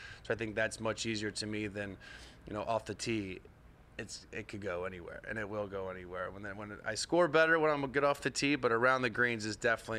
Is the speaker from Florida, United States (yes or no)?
yes; Orlando, Florida, United States; which growing up in Orlando, I probably should have started earlier.